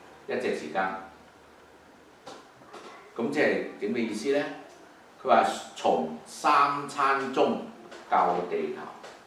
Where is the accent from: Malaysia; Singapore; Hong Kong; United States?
Hong Kong; 因為我哋從香港嚟，大家有啲喺內地過嚟，咁我哋現代喺香港同埋身居海外